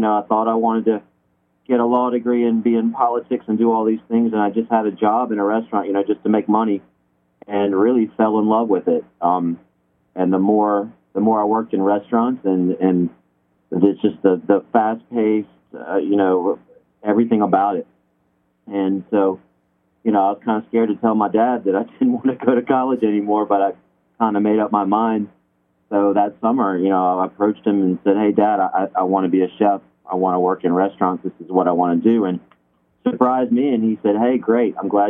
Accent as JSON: {"language": "English", "region": "South Carolina", "country": "United States", "tie": "born or raised there", "said": "I was born and raised in the Deep South in South Carolina. My parents are from New York, so they always didn't have deep Southern food."}